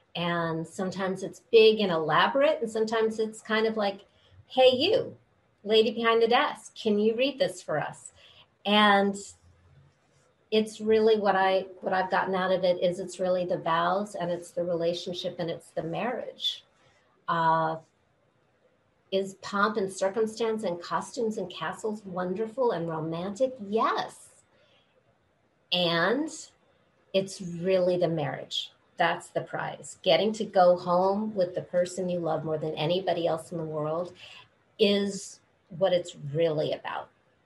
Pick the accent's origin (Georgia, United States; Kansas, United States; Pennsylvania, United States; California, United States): California, United States; I love it when it rains because I'm from California.